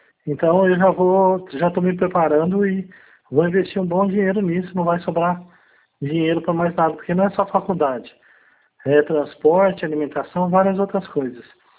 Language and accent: Portuguese; Hortolândia, São Paulo, Brazil; Sou de Hortolândia.